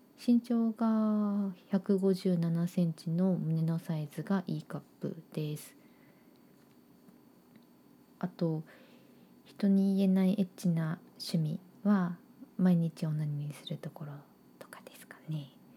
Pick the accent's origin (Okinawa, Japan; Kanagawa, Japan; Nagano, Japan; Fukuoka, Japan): Fukuoka, Japan; 出身地は、福岡県です。